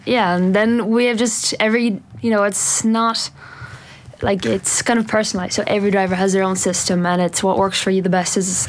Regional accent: Galway, Connacht, Ireland; I'm from Galway

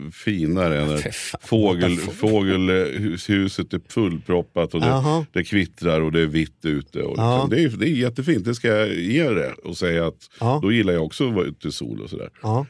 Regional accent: Stockholm, Stockholm County, Sweden; jag kommer ju från Södermalm

